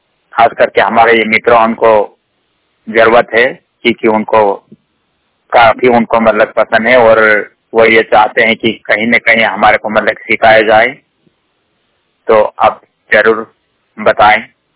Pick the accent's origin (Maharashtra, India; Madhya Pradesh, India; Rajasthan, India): Madhya Pradesh, India; हम मध्य प्रदेश के रहने वाले हैं, अलीराजपुर जिले के।